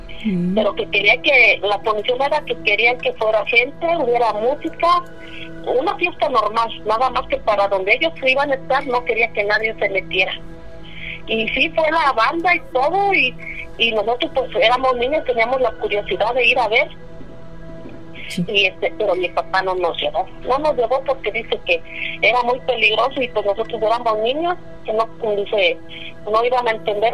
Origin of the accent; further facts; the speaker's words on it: Taxco, Guerrero, Mexico; Yo soy de Taxco y su compadre vivía en Taxco el Viejo, que es como 15 minutos nada más de diferencia.